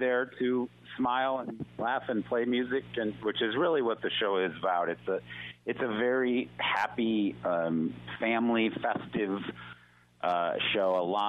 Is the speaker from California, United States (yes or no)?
no; Cleveland, Ohio, United States; Well, no, but also I'm from Cleveland